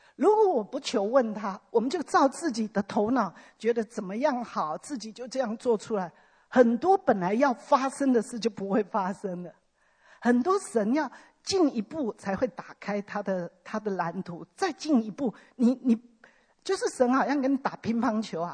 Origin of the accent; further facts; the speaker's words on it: China; 那为什么一传给我们中国人，我们中国人比较会就封锁住了